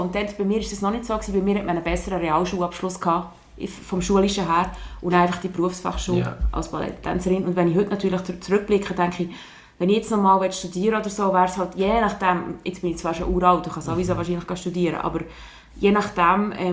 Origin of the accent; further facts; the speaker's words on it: Wabern, Bern, Switzerland; wo eben unser Wabern, wo ich aufgewachsen bin, noch bei Bern ist.